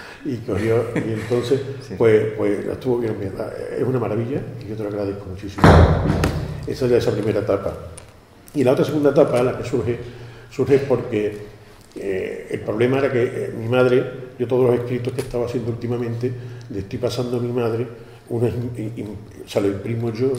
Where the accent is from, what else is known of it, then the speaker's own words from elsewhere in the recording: Osuna, Andalusia, Spain; paisano mío, porque yo soy de Osuna. Y como yo siempre digo, yo soy de Osuna por la gracia de Dios y porque Dios quiso venir a enamorarme de las torres